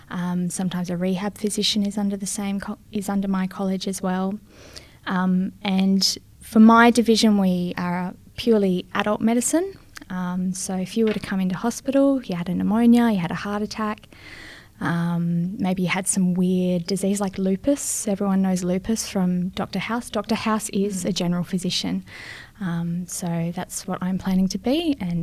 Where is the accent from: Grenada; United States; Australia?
Australia; Bunbury, Western Australia; also born or lived in England; Largely grew up down in Bunbury, which is, many of you know, a little coastal town.